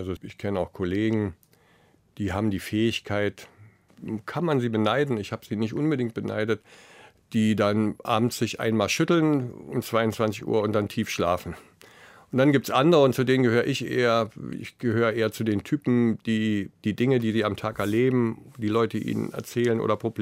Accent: Potsdam, Brandenburg, Germany; also meine alte Heimatstadt Potsdam, aber ich bin auch gerne da oben im Norden.

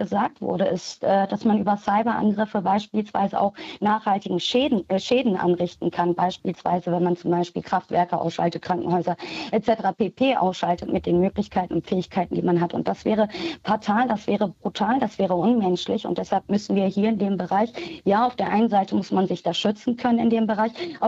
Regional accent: Düsseldorf, North Rhine-Westphalia, Germany; in Düsseldorf, wo ich herkomme

